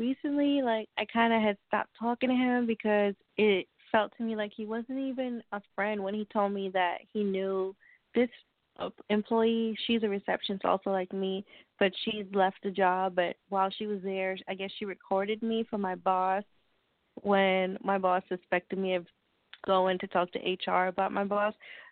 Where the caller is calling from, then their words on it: Long Island, New York, United States; Oh, I'm calling from Long Island, New York, from New York and Long Island.